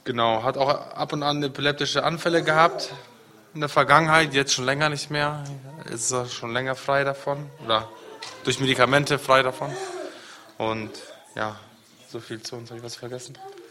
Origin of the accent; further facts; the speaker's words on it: Stade, Lower Saxony, Germany; Wir kommen aus Stade.